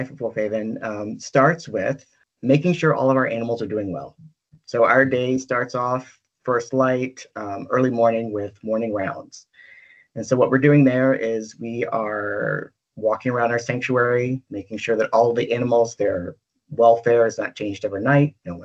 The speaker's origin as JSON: {"language": "English", "region": "Southeast", "country": "United States", "tie": "born or raised there", "said": "Despite growing up in the Southeast, I had never heard of red wolves."}